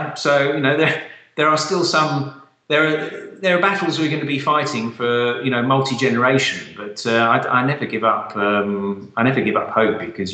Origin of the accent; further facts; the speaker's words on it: London, United Kingdom; where I was brought up in London.